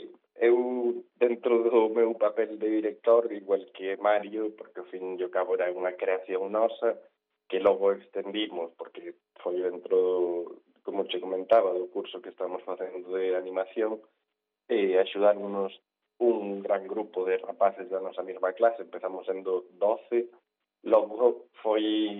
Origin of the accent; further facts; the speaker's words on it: Ourense, Galicia, Spain; eu son de Ourense, estaba estudiando ali na Coruña